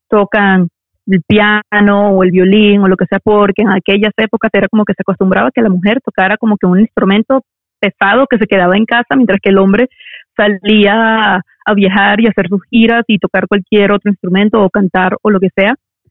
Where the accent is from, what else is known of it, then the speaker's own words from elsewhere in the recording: Venezuela; moved away as an adult; now in New York, United States; crecí como activista político en Venezuela. Luego, cuando me mudo a Nueva York, por razones obvias, ¿no? Que me voy de Venezuela, como todo inmigrante